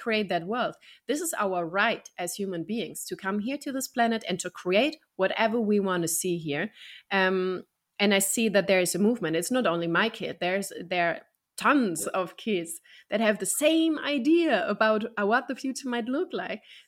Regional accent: Germany; English is a second language; Where I'm from Germany, I look very, very German

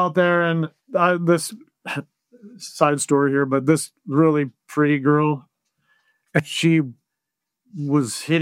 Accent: Clam Falls, Oregon, United States; So, you know, and I'm from Clam Falls, Oregon.

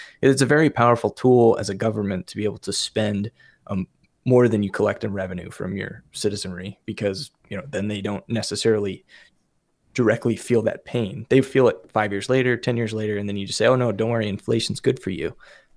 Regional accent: United States; And I talk about America because it's what I know, right? Because I'm American.

